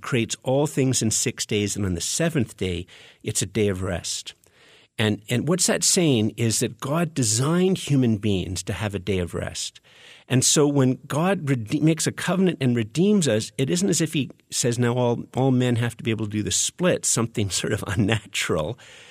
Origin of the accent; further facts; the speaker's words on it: Canada; born there; I was born in Canada as a free man, you know.